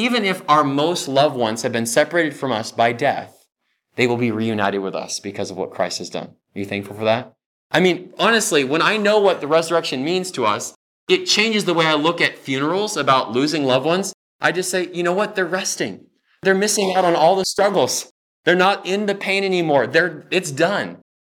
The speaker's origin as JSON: {"language": "English", "region": "California", "country": "United States", "tie": "born or raised there", "said": "I grew up in California and I didn't know a lot of my Michigan relatives."}